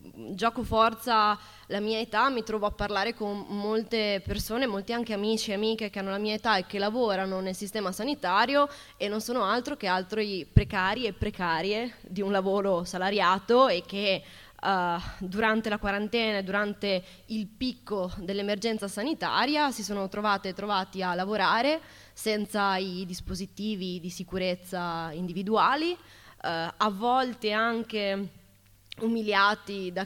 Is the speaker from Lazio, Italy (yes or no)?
no; Treviso, Veneto, Italy; Io vengo dal Veneto, in particolare da Treviso